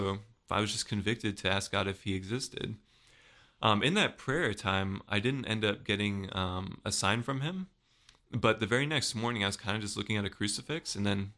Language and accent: English; Belgium; also born or lived in Germany / Louisiana; I'm a military kid. I was born and raised overseas. I have a sister and two parents, obviously. But I was born in Germany, then moved to Louisiana, then grew up most of my childhood in Belgium, and then my senior year of high school, I was back in Germany